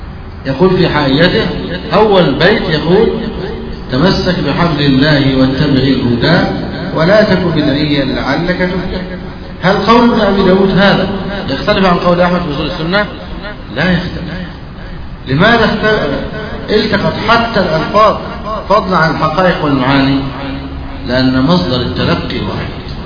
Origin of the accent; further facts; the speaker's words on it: Beheira, Egypt; عندنا في البحيرة لا شك